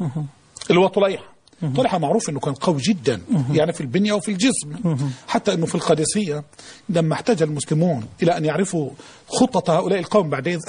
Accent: Egypt

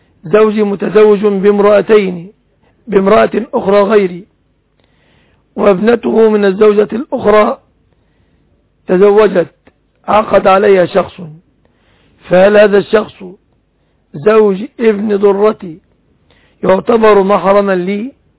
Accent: Egypt; في بلادنا مصر

